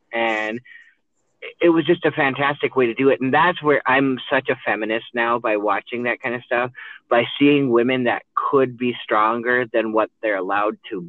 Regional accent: Remer, Minnesota, United States; I grew up in Reamer, Minnesota.

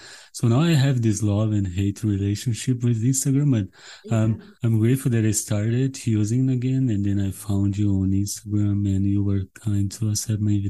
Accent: Brazil; I'm from Brazil.

